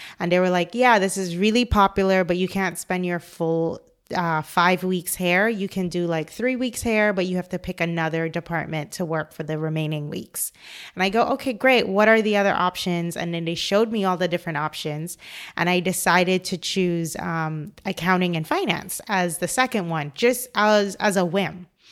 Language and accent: English; Cayman Islands; So I am originally from the Cayman Islands. So I was going to high school in the Cayman Islands.